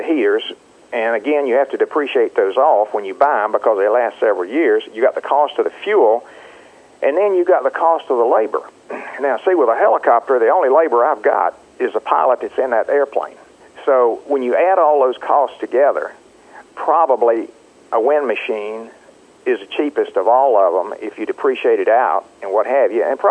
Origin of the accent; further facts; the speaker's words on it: Florida, United States; when I was growing up in Florida and working in citrus